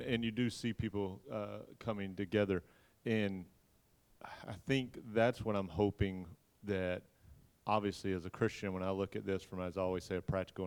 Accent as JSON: {"language": "English", "town": "Atlanta", "region": "Georgia", "country": "United States", "tie": "born or raised there", "said": "I grew up growing up in Atlanta in the late 70s, early 80s as just a little kid."}